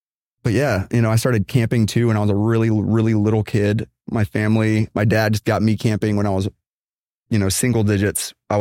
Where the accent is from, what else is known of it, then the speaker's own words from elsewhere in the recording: Houston, Texas, United States; I'm from Houston, Texas.